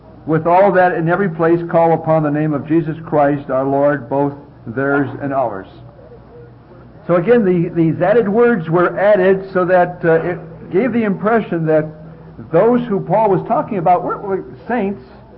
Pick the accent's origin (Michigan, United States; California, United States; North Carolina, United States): Michigan, United States; Detroit; And as youngsters growing up in Detroit, the first scripture we learned, of course, was John 3:16.